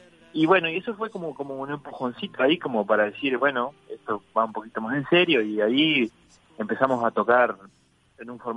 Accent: Paysandú, Uruguay; tiene que ver con el lugar de donde soy, que es Paysandú, que está en la vera del río Uruguay.

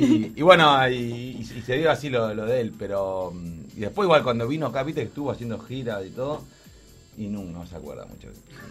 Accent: Uruguay; es donde generé las raíces mías de todo, ¿no? Soy acá, soy uruguayo.

